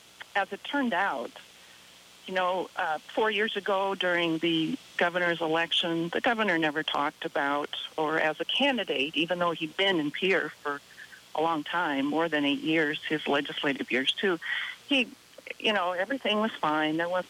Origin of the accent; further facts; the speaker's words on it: South Dakota, United States; Well, I'm a proud South Dakota farm girl. I was born and raised in Britain.